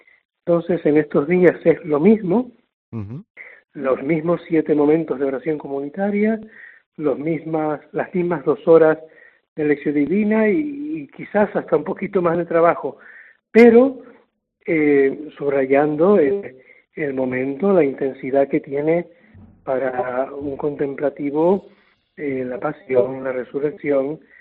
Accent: Taganana, Canary Islands, Spain; Nací en Taganana. Ahí me crié, en la parroquia de Las Nieves, y toda mi niñez, adolescencia, juventud, en el ámbito de fe, pues fue en el entorno parroquial.

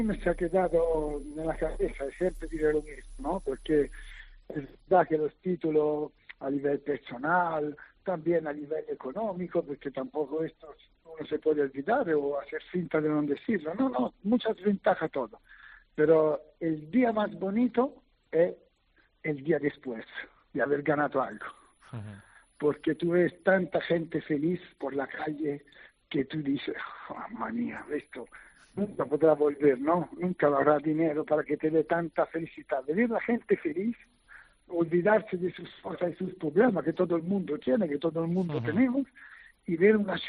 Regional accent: Italy; Spanish is a second language; yo, pur siendo italiano, me he sentido más orgulloso de vestir la camiseta en Valencia

